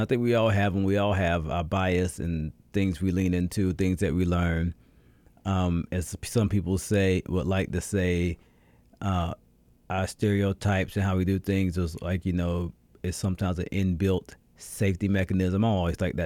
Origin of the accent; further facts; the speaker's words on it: United States; of course, with my identity as being American, that's what I see a lot.